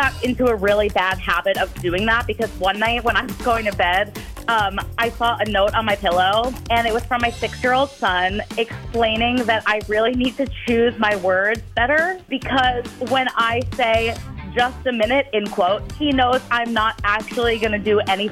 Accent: Oregon, United States; I'm from Oregon

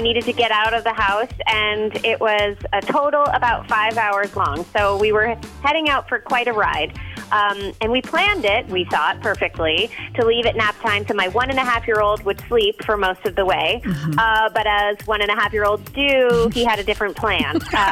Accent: Sun Prairie, Wisconsin, United States; I'm from Sun Prairie.

